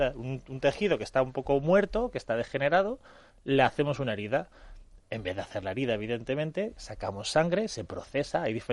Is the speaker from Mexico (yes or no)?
no; Alcalá de Henares, Community of Madrid, Spain; yo soy alcalaíno. Nací en La Paz, Sí. Pero antes en mi época no había hospital en Alcalá, con lo cual venían aquí a Madrid a tenernos. Y nos volvíamos a Alcalá.